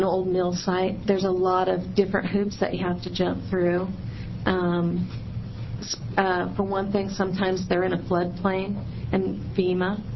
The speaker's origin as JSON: {"language": "English", "region": "Oregon", "country": "United States", "said": "I'm the former mayor of Myrtle Point, and I'm from Coos County."}